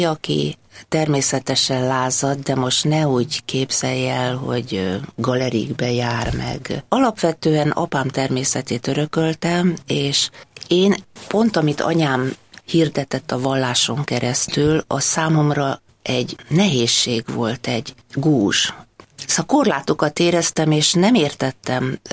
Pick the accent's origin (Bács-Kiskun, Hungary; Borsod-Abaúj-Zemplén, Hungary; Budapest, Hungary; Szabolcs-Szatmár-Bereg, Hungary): Budapest, Hungary; annyira budapesti vagyok, hogy ebben a kerületben éltem, 34 évig itt is születtem, és tulajdonképpen közel van ez a rádió az én lakhelyemhez. Vallásos családban nevelkedtem